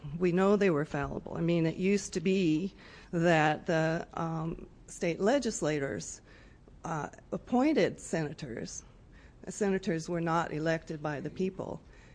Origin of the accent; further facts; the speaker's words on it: United States; I'm from Benton County